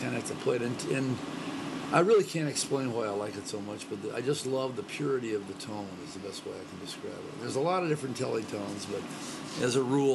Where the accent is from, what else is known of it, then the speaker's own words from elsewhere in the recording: Ann Arbor, Michigan, United States; now in California, United States; I grew up in Ann Arbor, yeah, and that's where the band started. And then it broke up, and I moved to California.